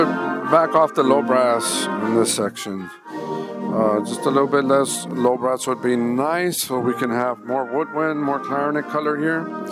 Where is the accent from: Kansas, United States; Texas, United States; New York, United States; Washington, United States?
Texas, United States; Rio Grande City; I am from Rio Grande City.